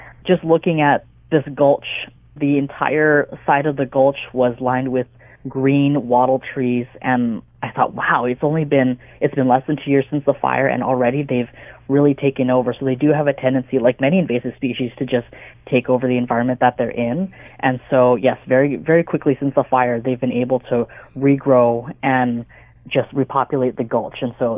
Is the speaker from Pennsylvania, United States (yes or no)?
no; Hawaii, United States; Yeah, growing up in Hawaii, I don't think I was really familiar with it either, but it's been in the islands for a long time.